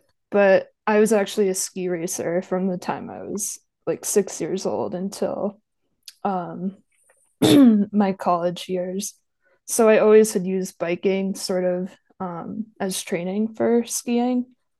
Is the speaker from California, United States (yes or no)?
no; Saranac Lake, New York, United States; also born or lived in Bozeman; now in Santa Fe, United States; yeah, I'm actually from the Northeast originally. I'm from a small town called Saranac Lake, which is right outside the Olympic Village of Lake Placid.